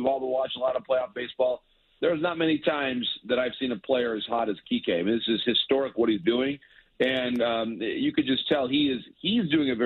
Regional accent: Michigan, United States; And certainly I grew up in Michigan

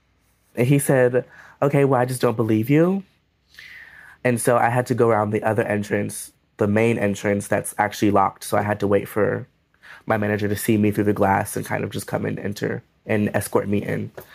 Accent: Minneapolis, Minnesota, United States; I am from Minneapolis, Minnesota, and I am 18 years old, and I am an actor, director, and a college student.

